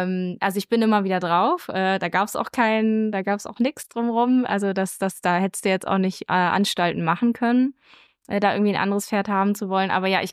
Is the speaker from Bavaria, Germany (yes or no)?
no; Bremen, Germany; ich bin halt in der Stadt aufgewachsen. Ich komme ja ursprünglich aus Bremen